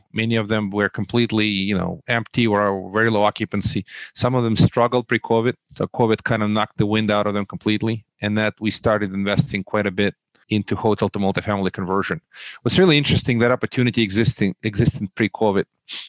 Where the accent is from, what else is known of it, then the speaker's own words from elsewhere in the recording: Moldova; also born or lived in Russia; now in United States; So I'm from Russia with love, actually, like James Bond. But I immigrated from the originally from the former Soviet Union in 1989, actually Republic of Moldova. I'm U.S. kind of educated. I went to school here